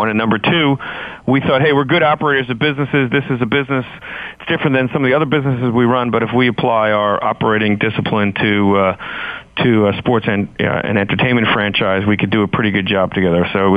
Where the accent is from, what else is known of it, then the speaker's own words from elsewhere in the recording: New York, United States; Messier essentially guaranteeing and then delivering a cup, is something as a New Yorker you'll never forget.